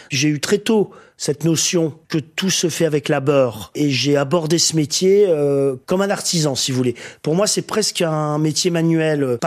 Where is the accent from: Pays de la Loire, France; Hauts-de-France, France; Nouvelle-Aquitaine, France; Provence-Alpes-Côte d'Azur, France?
Hauts-de-France, France; Dunkirk; Je suis né à Dunkerque et tout, qui n'est pas une ville facile, mais j'ai été très heureux.